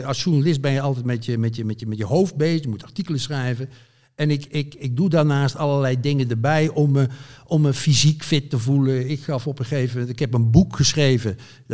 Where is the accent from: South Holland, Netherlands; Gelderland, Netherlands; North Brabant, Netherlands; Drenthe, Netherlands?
North Brabant, Netherlands; Zevenbergen; Ik kom dus uit West-Brabant, uit het plaatsje Zevenbergen.